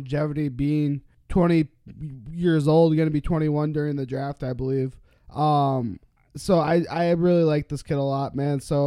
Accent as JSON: {"language": "English", "region": "Wisconsin", "country": "United States", "said": "Obviously, I'm from Wisconsin. He's from Wisconsin. We share that connection."}